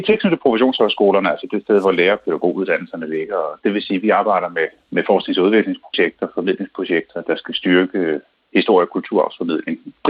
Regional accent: Vejle, Region of Southern Denmark, Denmark; Jeg kommer fra Vejle.

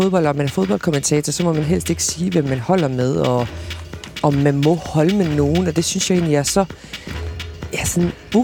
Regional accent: Viborg, Central Denmark Region, Denmark; fordi jeg er fra Viborg og vokset op i Viborg.

